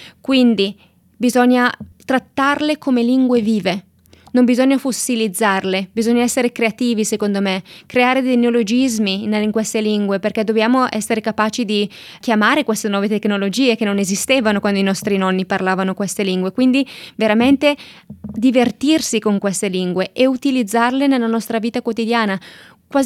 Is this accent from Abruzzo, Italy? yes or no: no; Lombardy, Italy; accent: Valsabbino; il mio dialetto in particolare è il dialetto valsabino, perché Brescia, la provincia di Brescia è molto molto grande